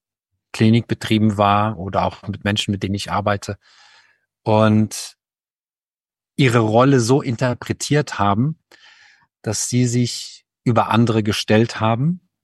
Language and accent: German; Hesse, Germany; wir sagen in Hessen, also ich bin in Hessen aufgewachsen